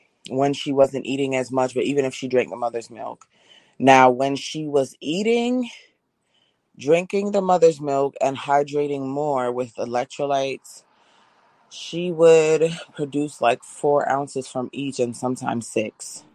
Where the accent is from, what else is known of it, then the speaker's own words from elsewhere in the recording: Jamaica; But my mom, you know, we're Jamaican, so she's like, you have to breastfeed, you have to breastfeed.